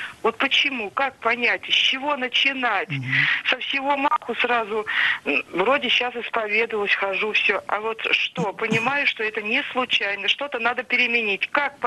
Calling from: Moscow Oblast, Russia; из Подмосковья. Почти.

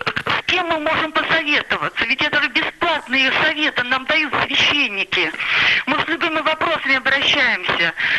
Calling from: Saint Petersburg, Russia; Я звоню из Санкт-Петербурга

